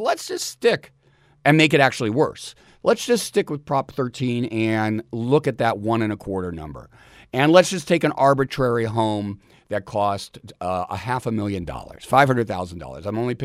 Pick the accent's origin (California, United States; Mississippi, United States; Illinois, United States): California, United States; and my home state is California, and what looks to be my next home state is Utah, because we have bought a home in Utah